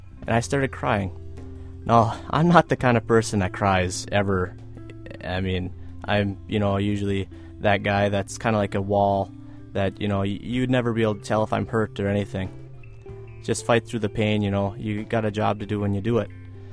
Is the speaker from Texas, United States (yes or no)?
no; West Ishpeming, Michigan, United States; I'm a offensive guard and defensive tackle for the Westwood Patriots. I'm from West Ishpeming, and I'm 17 years old.